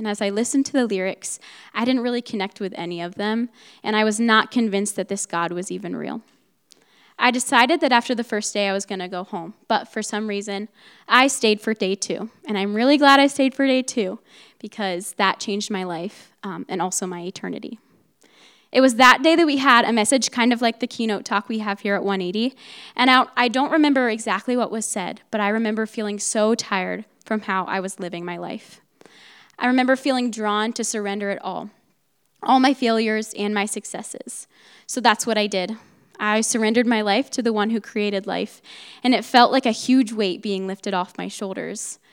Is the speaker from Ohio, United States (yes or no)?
yes; Ohio, United States; I grew up in Ohio, and for my whole life, I went to church with my family every Sunday